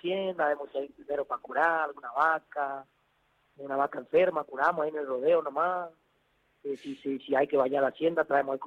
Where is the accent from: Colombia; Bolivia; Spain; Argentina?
Argentina; Gran Guardia, Formosa; donde puedo conectarme con la naturaleza de mi pago. Conectarme con las raíces de mi tierra. Ese es mi lugar